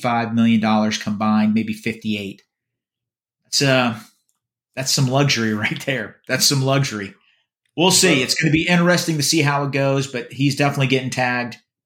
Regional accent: West Virginia, United States; I was raised in West Virginia. NASCAR is big there.

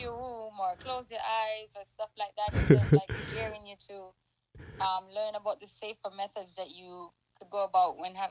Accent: St. Kitts & Nevis; I'm from the Caribbean island, the lovely Caribbean island of St. Kitts and Nevis.

